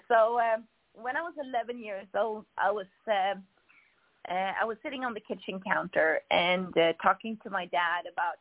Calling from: Sweden; I'm calling in from Sweden.

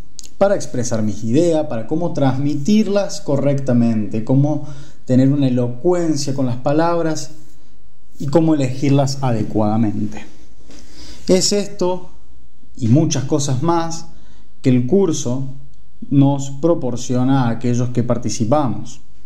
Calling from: Córdoba, Argentina; soy un joven de 20 años, lo saludo actualmente desde la ciudad de Córdoba, Córdoba capital.

